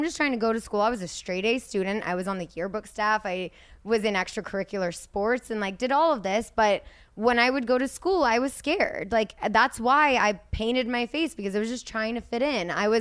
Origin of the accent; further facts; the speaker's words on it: Azusa, California, United States; I grew up in Azusa